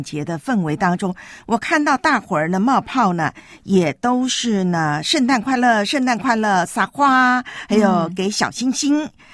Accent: Taipei, Taiwan; 从我的老家台北跑完马拉松回来了

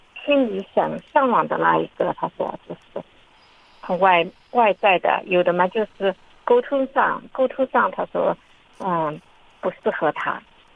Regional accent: Changzhou, Jiangsu, China; 在我们我是常州的这一块

